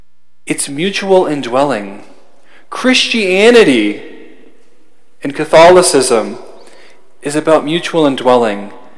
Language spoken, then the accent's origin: English; Delta, Colorado, United States; I grew up in Delta, Colorado, which is on the western slope. It's about 40 miles south of Grand Junction.